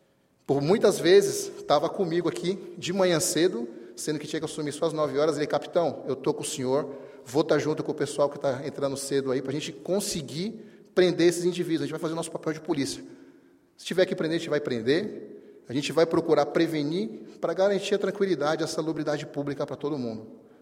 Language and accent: Portuguese; São Paulo, Brazil; quando eu vim transferido para São Bernardo do Campo, que eu sou de São Paulo.